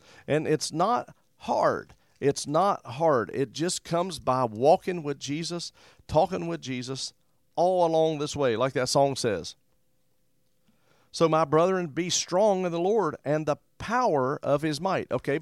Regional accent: West Virginia, United States; And you say, oh, we're from West Virginia.

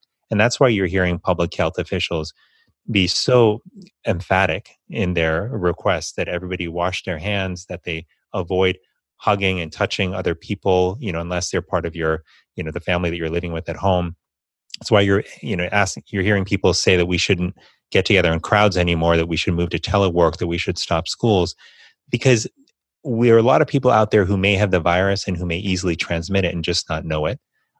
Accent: Florida, United States; Florida, my home state, Florida was one of them up until this morning, in fact.

